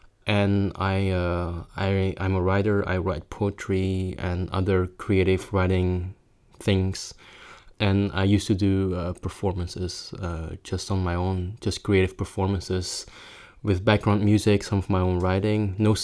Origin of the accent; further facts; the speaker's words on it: Belgium; also born or lived in South Korea; now in Amsterdam, Netherlands; I'm a transgender woman from Amsterdam, but originally born in South Korea. I'm a Korean adoptee. I grew up in Belgium, and I've worked as a sex worker in Belgium and the Netherlands several years.